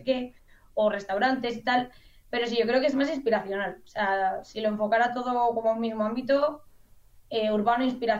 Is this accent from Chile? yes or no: no; Spain; nos cuesta como los españoles darnos cuenta de que estamos ahí disfrutando de contenido completamente gratis